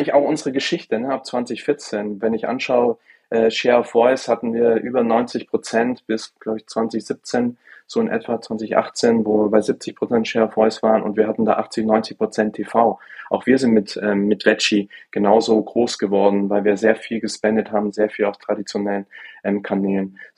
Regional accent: Baden-Württemberg, Germany; moved away; ich so der einzige, das schwarze Schaf bin aus der Familie, das wirklich aus dem schwäbischen Ländle dann nach draußen gegangen ist.

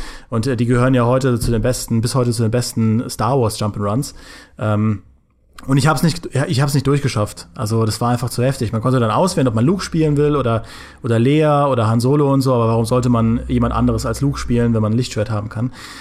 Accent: Trier, Rhineland-Palatinate, Germany; ich komme ja aus Trier, das liegt ja nahe zur Grenze zu Luxemburg

